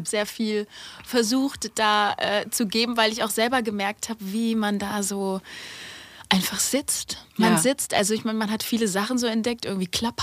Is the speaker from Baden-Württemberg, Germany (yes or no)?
yes; Furtwangen, Baden-Württemberg, Germany; Aber ich komme natürlich aus Furtwangen und da schwätzt man natürlich anders, gell?